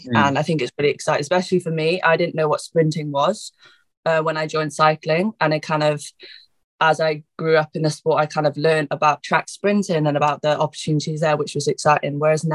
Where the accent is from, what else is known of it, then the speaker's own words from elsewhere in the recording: Carmarthen, Wales, United Kingdom; I actually started in Carmarthen, in my hometown in Wales.